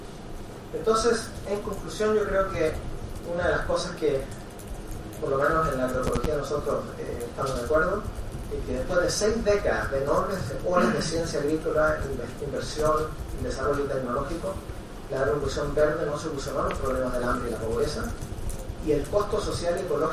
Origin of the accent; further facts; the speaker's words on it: Chile; Nosotros en América Latina, a pesar que en el Cono Sur, yo vengo de Chile